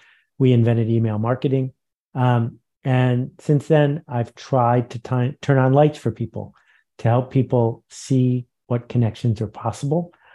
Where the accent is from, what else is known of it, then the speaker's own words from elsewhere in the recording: Buffalo, New York, United States; I grew up in Buffalo, New York. There were always strangers at our house.